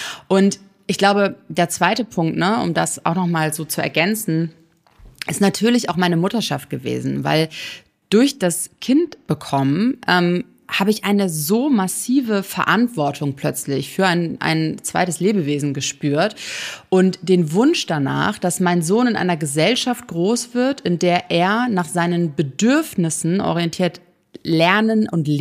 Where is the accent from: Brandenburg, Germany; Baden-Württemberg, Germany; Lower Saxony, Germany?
Lower Saxony, Germany; Cuxhaven; Ich bin in einer Kleinstadt groß geworden in Cuxhaven, die in den 50ern und 60er Jahren von der Fischindustrie sehr dominiert war.